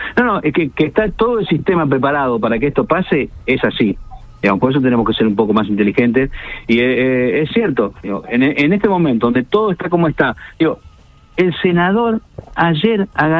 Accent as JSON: {"language": "Spanish", "country": "Argentina", "said": "la estamos pasando muy mal como argentinos."}